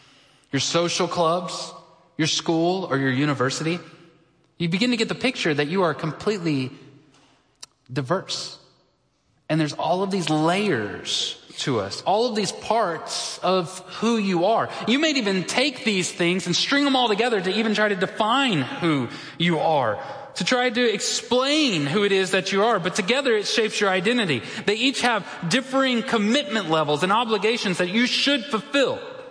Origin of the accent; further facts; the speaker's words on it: Texas, United States; So I am a Texan. If you haven't heard about that, I am.